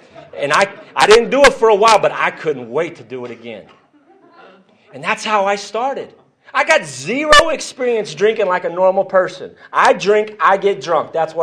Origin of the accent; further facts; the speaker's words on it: Lubbock, Texas, United States; born there; we're from I was born in Lubbock, Texas